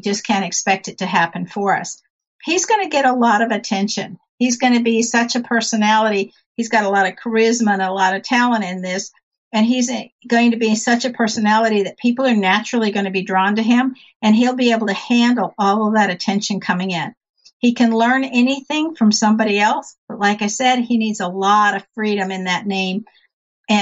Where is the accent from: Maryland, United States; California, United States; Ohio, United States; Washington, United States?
California, United States; San Diego; because I grew up in San Diego, and I know that that's a great city, and you can't beat the weather.